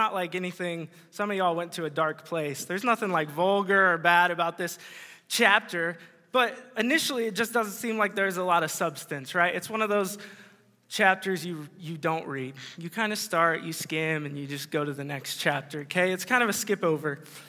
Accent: Nebraska, United States; I think it's because I'm from Nebraska. I love Nebraska. I have a heart for Nebraska.

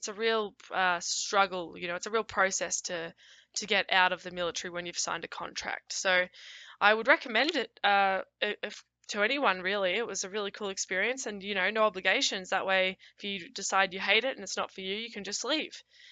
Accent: Coleraine, Victoria, Australia; I grew up in Australia. I'm Australian, and I grew up in the state of Victoria, on a farm near this town called Coleraine in Western Victoria. I spent my whole life there. I didn't move around that much growing up at all.

